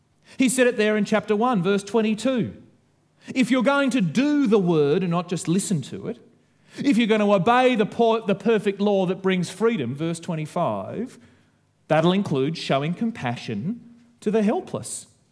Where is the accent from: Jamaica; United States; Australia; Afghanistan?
Australia; accent: Australian; You could say that the defining feature of being an Australian is our beautiful accent. Oh, how beautiful our accent sounds, particularly when you hear it overseas